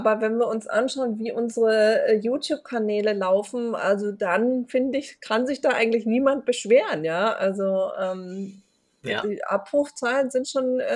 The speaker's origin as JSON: {"language": "German", "region": "Hamburg", "country": "Germany", "said": "ich komme aus Hamburg, ich bin da aber schon echt assimiliert"}